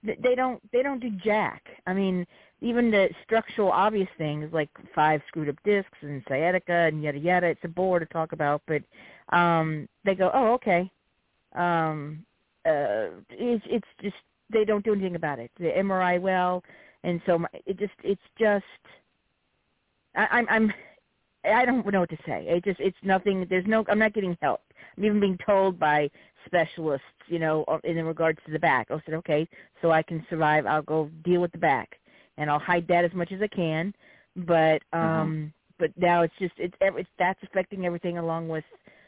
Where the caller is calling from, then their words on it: Louisiana, United States; I'm calling from Louisiana.